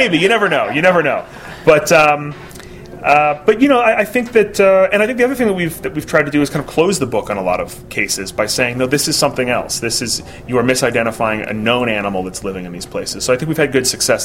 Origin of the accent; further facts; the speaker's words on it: Boston, Massachusetts, United States; now in Los Angeles, United States; I'm from Boston, but I live in L.A.